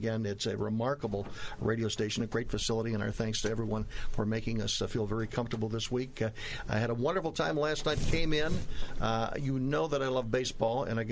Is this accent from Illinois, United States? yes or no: yes; Chicago, Illinois, United States; I used to listen to them growing up in Chicago many years ago.